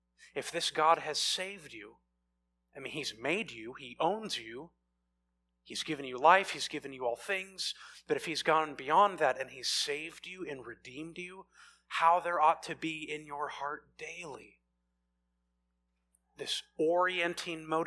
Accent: Spokane, Washington, United States; Go Zags. I grew up in Spokane.

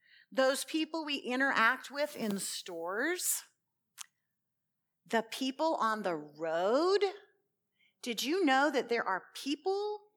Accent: the South, United States; also born or lived in Los Angeles, United States; I'm a Southerner. I can say that.

